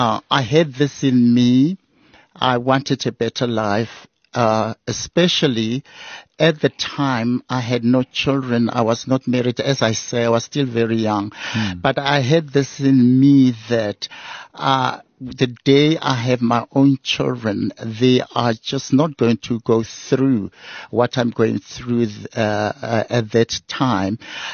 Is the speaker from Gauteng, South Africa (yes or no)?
yes; Pretoria, Gauteng, South Africa; I'm from Pretoria. Mamelodi, but I was born in Rittendale in Pretoria in one of the suburbs, and during the times of the forced removals, we moved from that place, Rittendale, to Mamelodi in the township